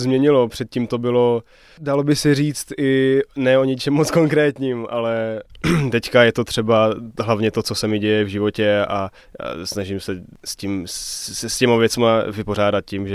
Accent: Brno, South Moravian Region, Czechia; now in Oslavany, Czechia; Já jsem původně z Brna, ale v Oslavanech už asi 6 let žiju.

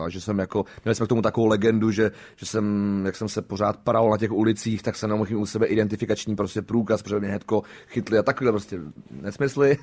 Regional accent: Plzeň Region, Czechia; já jsem vyrůstal na Tachovsku nebo na Domažlicku a tam jsme měli penzion s rodičima

